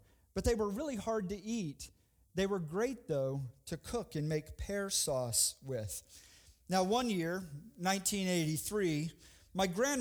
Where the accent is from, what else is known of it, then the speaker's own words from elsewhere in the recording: Houston, Texas, United States; Where I was growing up in Houston, the same was true for apples and pears.